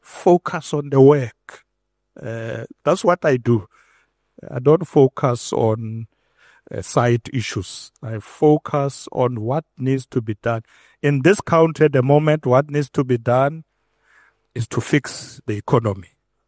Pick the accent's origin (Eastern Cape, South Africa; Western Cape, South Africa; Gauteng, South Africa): Gauteng, South Africa; Alexandra; Well, I grew up in Alex, and in 1982, I was at Alexander High School, where we started the Congress of South African Students.